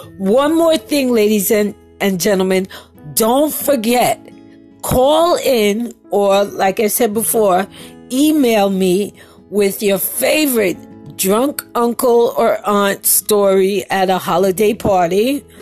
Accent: New York, United States; I'm sorry, I'm from New York. I can't say Oz.

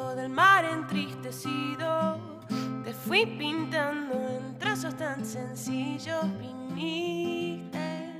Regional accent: San Isidro, Buenos Aires Province, Argentina; Yo me acuerdo, pues soy de San Isidro.

